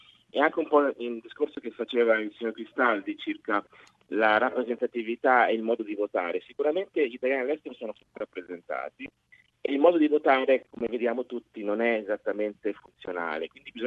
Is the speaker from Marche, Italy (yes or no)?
yes; Marche, Italy; now in Tokyo, Japan; ho 53 anni, risiedo a Tokyo dal 2007, è la seconda volta che sono in Giappone, sono marchigiano di origine.